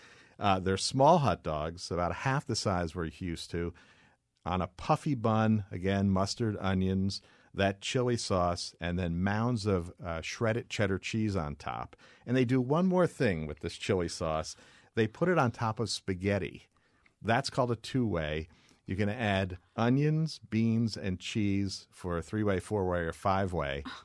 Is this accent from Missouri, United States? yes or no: no; Bethlehem, Pennsylvania, United States; I grew up in Bethlehem, Pennsylvania, and right next door in Allentown, there was a place called Yakko's Hot Dog Shop.